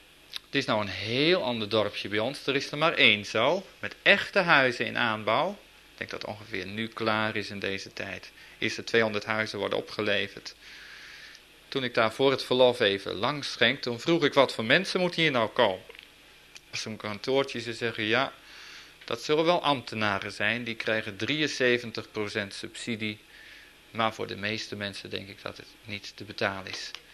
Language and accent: Dutch; Transvaal, South Africa; Middelburg is ook een plaats bij ons in Transvaal.